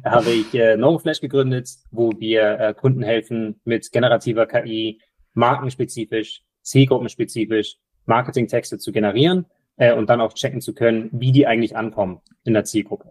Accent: Hamburg, Germany; hier der CIO und Co-Founder von Neurofresh, geboren, aufgewachsen in Hamburg, dann so ungefähr 10 Jahre im Ausland gewesen

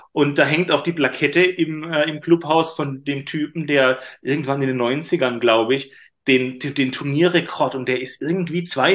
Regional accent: Karlsruhe, Baden-Württemberg, Germany; born or raised there

